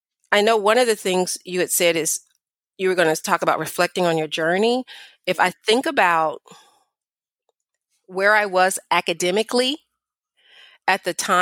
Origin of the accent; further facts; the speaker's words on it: Nashville, Tennessee, United States; And then I'm from Nashville, Tennessee. So there were definitely a lot more Black folks than that.